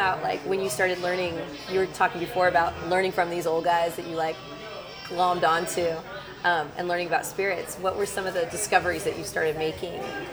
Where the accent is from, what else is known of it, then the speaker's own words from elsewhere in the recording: San Diego, California, United States; I'm from San Diego.